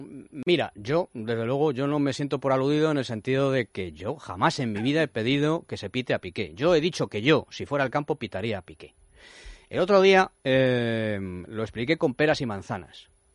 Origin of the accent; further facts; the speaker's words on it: Spain; yo, antes que aficionado al fútbol, soy español.